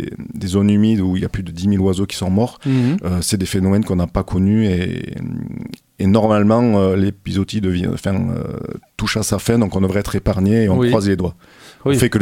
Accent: Saint-Vincent-de-Tyrosse, Nouvelle-Aquitaine, France; moi je suis un local, donc je suis originaire de Saint-Vincent-Tyros et passionné depuis tout petit.

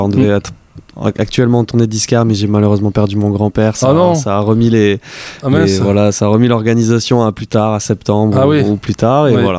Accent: Capbreton, Nouvelle-Aquitaine, France; Je suis originaire des Landes, de Cap-Breton.

